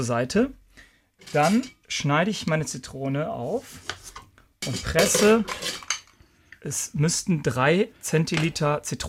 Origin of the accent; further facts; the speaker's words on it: England, United Kingdom; German is a second language; Ich würde sagen, als Engländer, das ist was zu Tea Time.